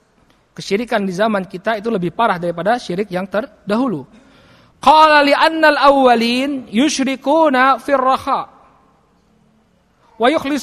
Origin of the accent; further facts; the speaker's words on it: Jakarta, Indonesia; Di Jakarta, saya kan dari Jakarta nih.